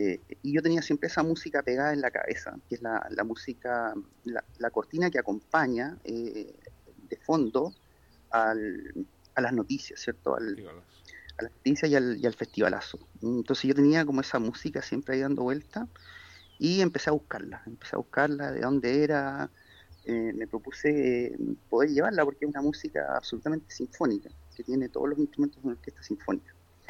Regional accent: Viña del Mar, Valparaíso, Chile; yo soy viñamarino. Yo nací en Viña ya hace harto tiempo. Y desde niño en la casa de mi abuela, después en mi casa también. Después me fui un tiempo a Santiago y después cuando volví a estudiar aquí a la Universidad Católica del Paraíso

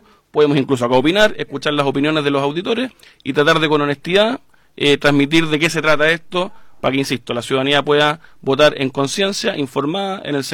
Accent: Viña del Mar, Valparaíso, Chile; porque dije soy viñamarino

